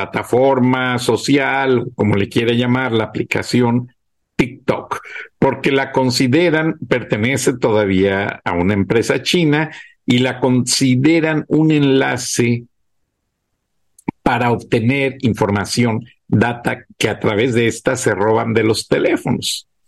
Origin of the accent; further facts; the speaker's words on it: Guanajuato, Mexico; incluso mi pueblo en Guanajuato